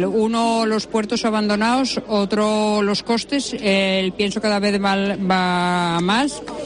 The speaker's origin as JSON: {"language": "Spanish", "town": "Aller", "region": "Asturias", "country": "Spain", "said": "Del concejo de Ayer."}